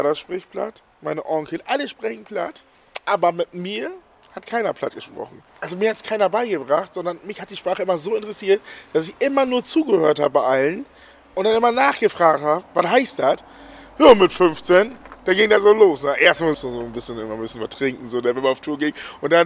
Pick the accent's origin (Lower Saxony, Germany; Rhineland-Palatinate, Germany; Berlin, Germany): Lower Saxony, Germany; Marx; ich komme hier aus Ostfriesland und Marx, bin 41 Jahre alt.